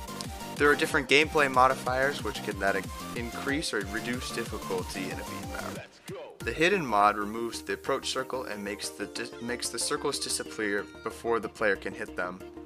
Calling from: Wisconsin, United States; I'm recording from May 16th, 2021 from Wisconsin.

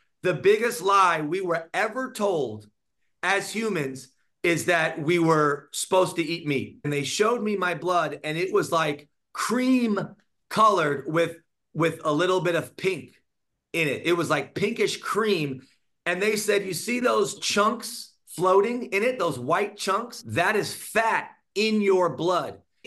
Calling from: Montanito, California, United States; From Montanito, California, which is in the middle of Calabasas and Malibu.

